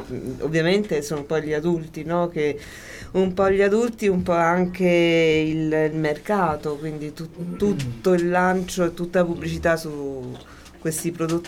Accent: Abruzzo, Italy; Io, per esempio, sono abruzzese, da noi è all'ordine del giorno.

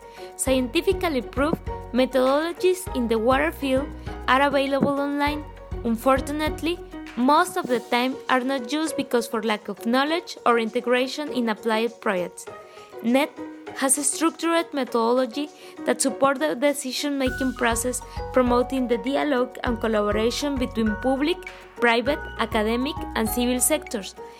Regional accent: Mexico; I come from Mexico and I work as a water specialist at the Water Center for Latin America and the Caribbean in Monterrey.

